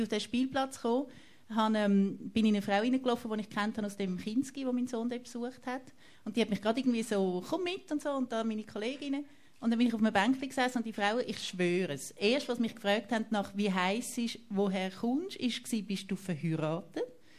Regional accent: Switzerland; wo man einfach das Gefühl hat, aber ich bin doch aus der Schweiz.

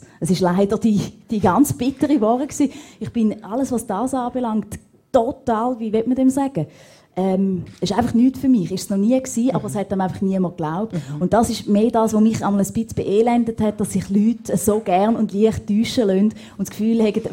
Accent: Bern, Switzerland; ich bin eigentlich aus Bern und bin dann aber in die Ostschweiz, um den Dialekt zu lernen.

